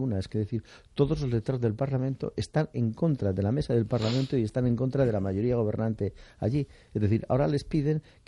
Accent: Spain; Porque aquí, antes que periodistas, somos españoles.

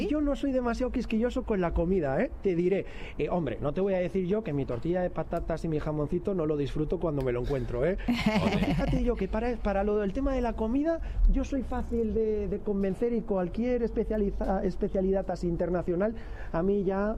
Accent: Barcelona, Catalonia, Spain; also born or lived in Madrid; yo nací en Barcelona, crecí en Barcelona, y lo que más echo de menos es ese ambiente del Mediterráneo que tanto me gusta.

